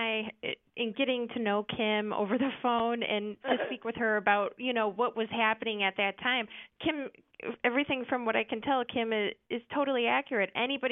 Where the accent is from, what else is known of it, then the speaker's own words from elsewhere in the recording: Des Plaines, Illinois, United States; I grew up in Des Plaines